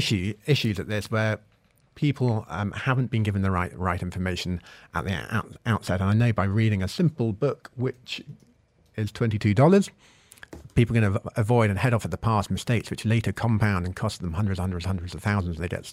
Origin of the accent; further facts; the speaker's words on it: United Kingdom; for me as a Brit